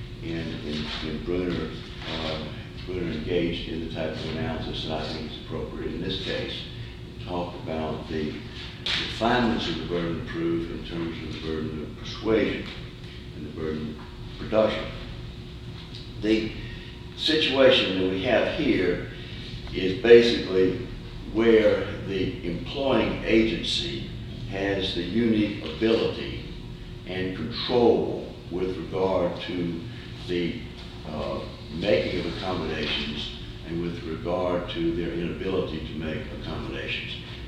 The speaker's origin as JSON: {"language": "English", "town": "Baton Rouge", "region": "Louisiana", "country": "United States", "said": "I'm from Baton Rouge, Louisiana."}